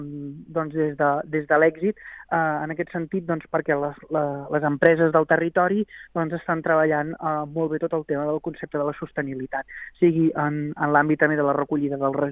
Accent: Gironella, Catalonia, Spain; jo en aquest cas soc del municipi de Gironella

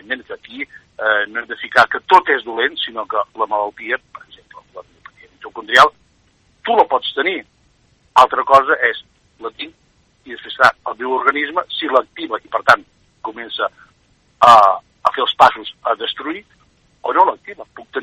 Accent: Calella, Catalonia, Spain; jo soc de Calella, hi ha caixes a Calella i a Pineda

